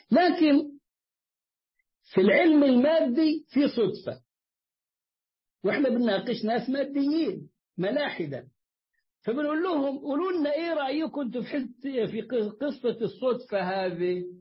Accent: Egypt

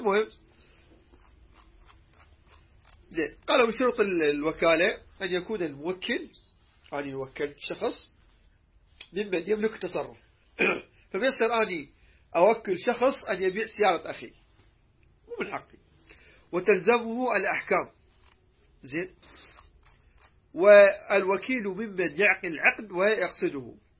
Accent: Iraq; احنا عندنا من العراق

